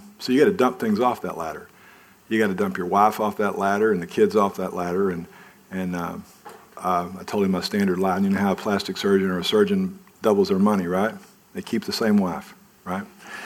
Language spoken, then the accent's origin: English; Arkansas, United States; So it's just a joke whenever I use Arkansas. It's like making fun of my hometown, but I do that occasionally too.